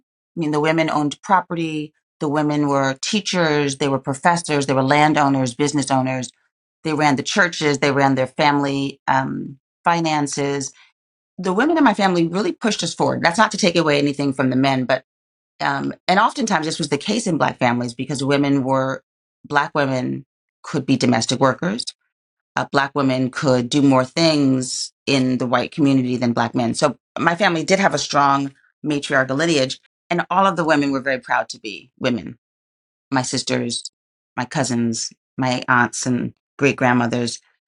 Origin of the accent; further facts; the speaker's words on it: the North, United States; So I'm a Northerner, but I have Southern roots.